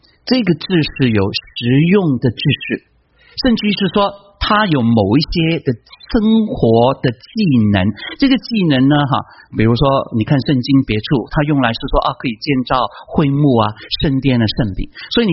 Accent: China; now in United States; 但是这句话深根蒂固在我们中国人一代二代三代人，来了美国也一样，就是这句话害了我们。

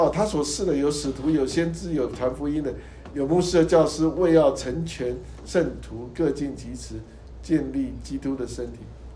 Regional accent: China; 很会说，我们中国人是狡辩，很多很会狡辩的孩子

